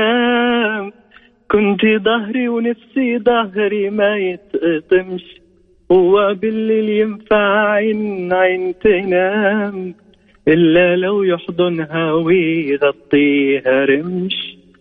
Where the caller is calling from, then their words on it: Riyadh, Riyadh Province, Saudi Arabia; من الرياض.